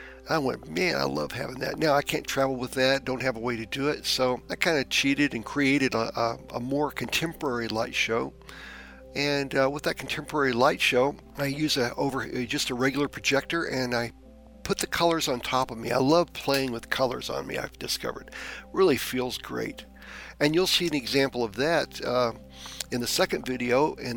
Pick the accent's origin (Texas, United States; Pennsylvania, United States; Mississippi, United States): Texas, United States; In the early 80s, I was in the Houston area where I grew up. Remember, I grew up on Galveston Bay, south of Houston.